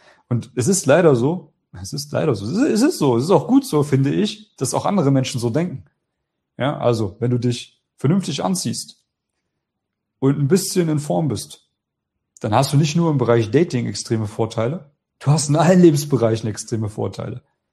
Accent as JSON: {"language": "German", "region": "East Germany", "country": "Germany", "said": "Ich würde natürlich nach München gehen wahrscheinlich, weil es mir dort am besten gefällt. Als Ossi."}